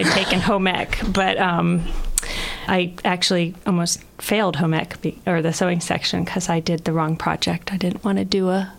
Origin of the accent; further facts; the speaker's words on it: Falls Church, Virginia, United States; Falls Church, Virginia.